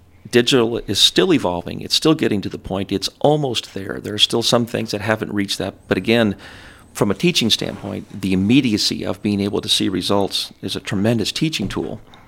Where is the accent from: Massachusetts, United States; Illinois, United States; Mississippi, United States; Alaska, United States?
Alaska, United States; And so Dad always had cameras growing up in Alaska, with Alaska being Alaska.